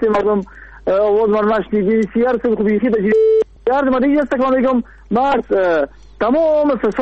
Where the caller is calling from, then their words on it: Kabul, Afghanistan; از المند نیستم، از کابل هستم.